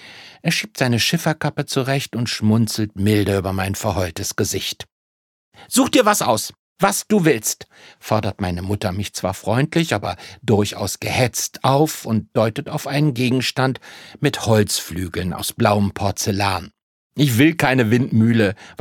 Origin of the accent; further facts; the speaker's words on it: Recklinghausen, North Rhine-Westphalia, Germany; now in Amsterdam, Netherlands; Wer will denn bitte wieder zurück nach Recklinghausen? Nichts gegen meine Heimatstadt.